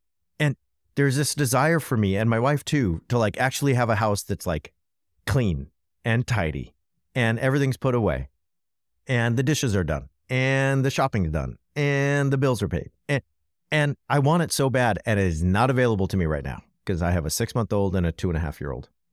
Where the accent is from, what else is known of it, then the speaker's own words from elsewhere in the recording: Buffalo, New York, United States; Yeah, like I'm really from Buffalo, bro.